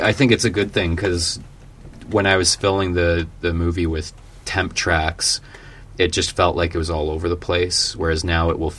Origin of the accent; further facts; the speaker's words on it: St. Catharines, Ontario, Canada; in my hometown, in St. Catharines, Ontario